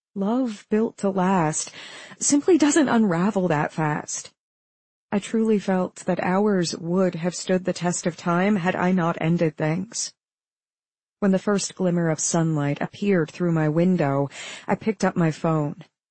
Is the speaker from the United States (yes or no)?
yes; Brooklyn, New York, United States; Growing up in Brooklyn